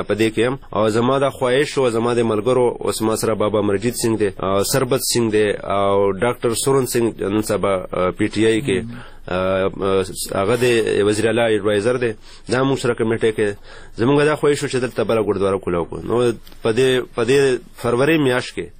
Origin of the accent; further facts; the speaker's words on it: Khyber Pakhtunkhwa, Pakistan; کم مواقع چې زمونږ په پاکستان کې